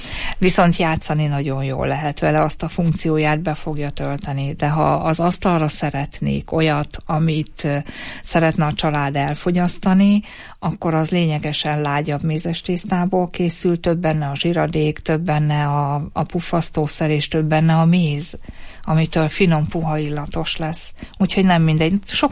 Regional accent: Great Hungarian Plain, Hungary; born there; Én alföldi születésű vagyok

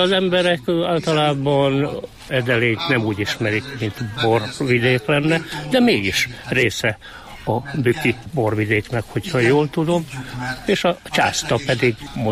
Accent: Szabolcs-Szatmár-Bereg, Hungary; Otthon Szabolcsban állunk, az almabor az folyamatosan

